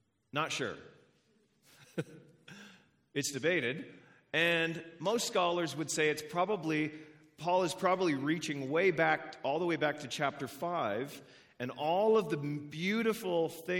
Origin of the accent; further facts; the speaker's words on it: Canada; And I was a terrible basketball player because I came from Canada.